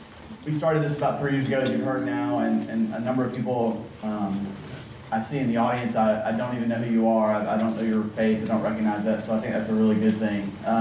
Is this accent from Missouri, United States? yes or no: no; Atlanta, Georgia, United States; I grew up in Atlanta, I went to school in Atlanta. I've had quite a number of businesses here in Atlanta, and I've been very rooted in the community.